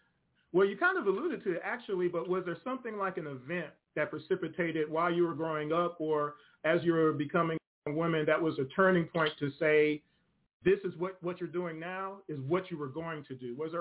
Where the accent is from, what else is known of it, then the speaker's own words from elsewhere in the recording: Georgia, United States; also born or lived in Queens, New York; I was born in New York, in Queens. And my parents eventually moved myself, and then my mom got pregnant with my brother. And at that point, they decided they didn't want to raise us there, and we ended up in Georgia